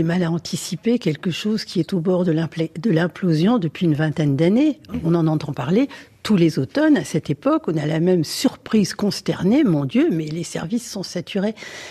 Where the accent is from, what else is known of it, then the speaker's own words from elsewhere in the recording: Paris, Île-de-France, France; En tant que Parisien, on le voit tout le temps.